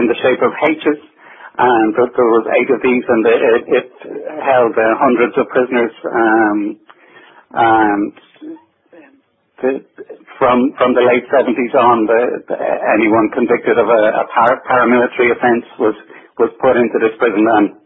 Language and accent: English; Dublin, Leinster, Ireland; I was born in Dublin, and I grew up there, and I moved into film, I guess, from college.